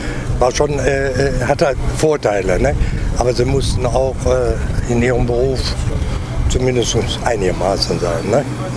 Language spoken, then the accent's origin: German; Neudorf, Germany; Ich bin aber in Neudorf groß geworden und bin erst hier 1959 in der Stadt. Nein, da bin ich nach Beek. Ne? Und dann sind wir später in der Stadt.